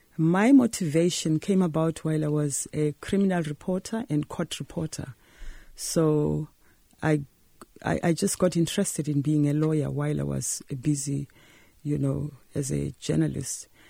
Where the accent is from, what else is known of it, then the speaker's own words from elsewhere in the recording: Soweto, Gauteng, South Africa; Well, I grew up in Orlando East, Soweto. It was tough growing up under that system.